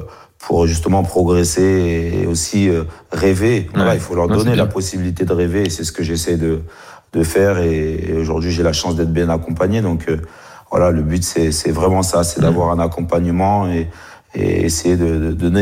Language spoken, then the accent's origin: French; DR Congo; Moi, je suis originaire du Congo-Kinshasa.